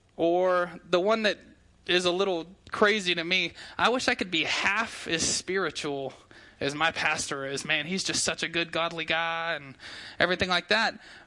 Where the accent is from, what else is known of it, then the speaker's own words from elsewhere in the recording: Abilene, Texas, United States; also born or lived in Sweetwater; I was actually born and raised in Abilene for a while. I can't exactly tell you the dates, but I know I actually grew up in this church. I went here until I was about halfway through my fifth grade year of school